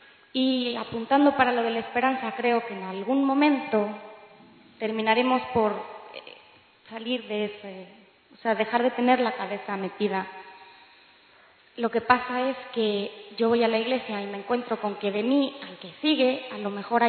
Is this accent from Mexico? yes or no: yes; Mexico; now in Madrid, Spain; Soy mexicana y llevo en España casi 5 años. Soy católica practicante, intento serlo, y tengo 28 años.